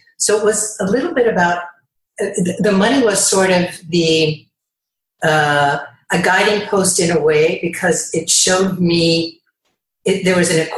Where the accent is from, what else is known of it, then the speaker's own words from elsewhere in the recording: Pittsburgh, Pennsylvania, United States; I grew up in Pittsburgh and we had a very vibrant neighborhood